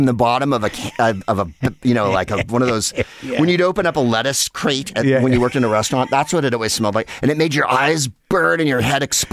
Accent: San Carlos, California, United States; It's in between San Mateo and Redwood City, if that helps orient you at all, which it doesn't. I grew up there and then the peninsula.

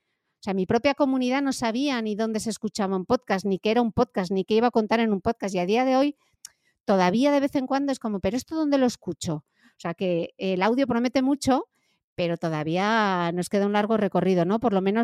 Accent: Gijón, Asturias, Spain; en Gijón, de donde soy yo, del norte de España.

